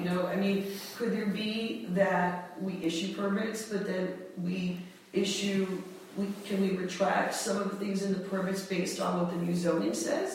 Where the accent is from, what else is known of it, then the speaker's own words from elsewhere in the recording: Brooklyn, New York, United States; also born or lived in New Jersey; now in Catskill, United States; Although I am definitely a newbie, only 16 years here, I grew up in New York City area, New Jersey, New York, Brooklyn in particular.